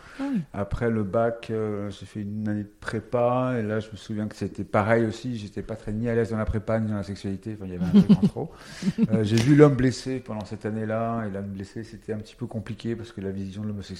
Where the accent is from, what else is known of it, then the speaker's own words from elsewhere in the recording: Paris, Île-de-France, France; Et parisien, je suis né à Paris.